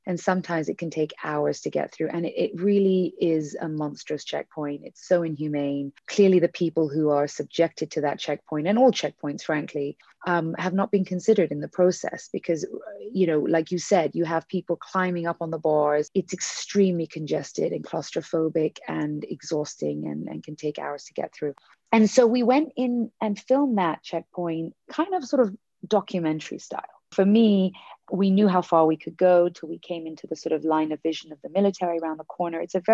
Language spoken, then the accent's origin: English; United Kingdom; And as a Brit, you know, the British Academy Awards is a very big deal as well